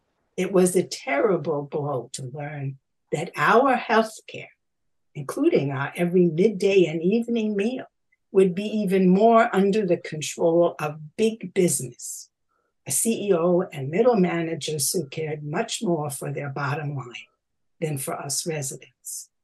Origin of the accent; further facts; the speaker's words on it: Brooklyn, New York, United States; now in Philadelphia, United States; We grew up in Brooklyn, but I came to Philly with Bill when we married.